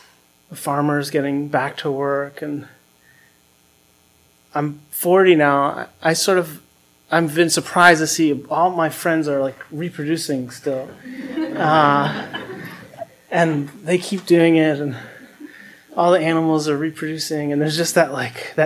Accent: Holyoke, Massachusetts, United States; I live in Hawaii now, but I'm from Holyoke, Massachusetts.

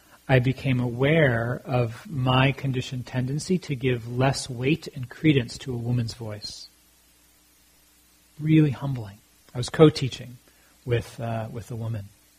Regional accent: United States; based on how I've been socialized growing up in America.

